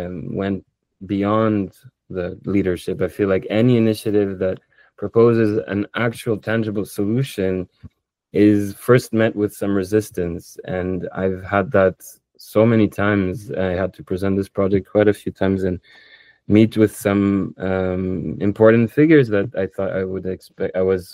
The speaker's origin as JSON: {"language": "English", "town": "Jerusalem", "region": "Jerusalem District", "country": "Israel", "tie": "born or raised there", "said": "I think growing up in Jerusalem equipped me with that sensitivity to see people beyond the way systems are trying to categorize them."}